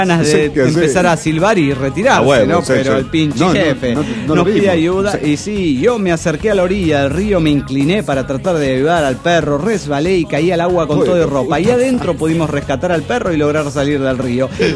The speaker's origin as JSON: {"language": "Spanish", "town": "Atlanta", "region": "Georgia", "country": "United States", "said": "de Atlanta, Georgia."}